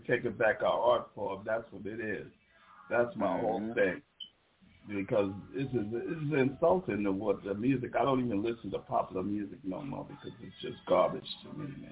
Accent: New York City, New York, United States; I'm from Crown Heights, Brooklyn, in the house.

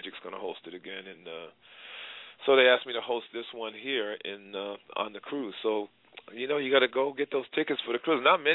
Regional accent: Providence, Rhode Island, United States; I had my first annual golf tournament, a celebrity tournament in my hometown of Providence, Rhode Island in August

